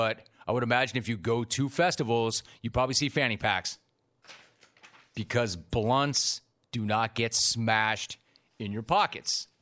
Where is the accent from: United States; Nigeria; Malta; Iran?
United States; Midwest; I'm from the Midwest.